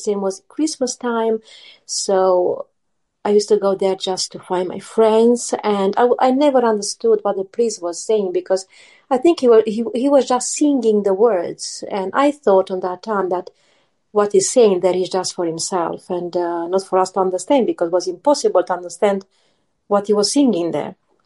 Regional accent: Romania; English is a second language; moved away as an adult; now in England; I grew up in an Orthodox family in Romania. I'm originally from Romania, and in 2007, I moved in England with my four children.

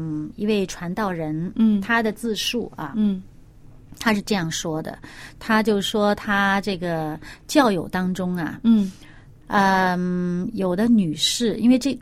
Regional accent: China; 而且呢像我们中国人会觉得坐人家的顺风车哈

